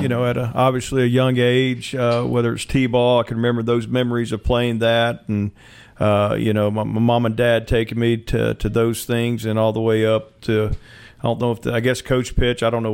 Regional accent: Texas, United States; also born or lived in Syracuse, New York; No doubt, yeah, and all that was in Texas, and then my father got transferred to Syracuse, New York. I grew up in Texas

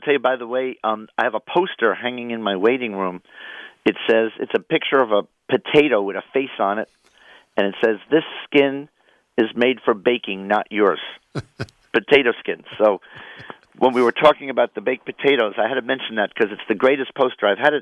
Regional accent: New York, United States; now in Philadelphia, United States; because my mom still lives in New York. I grew up in New York.

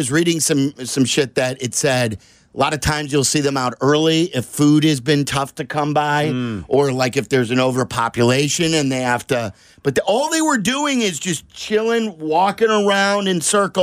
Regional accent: Skokie, Illinois, United States; I grew up in Skokie. There wasn't much of that going on in Skokie.

